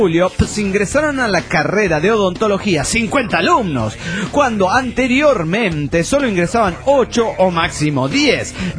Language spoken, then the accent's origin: Spanish; Juliaca, Puno, Peru; de Juliaca, Perú.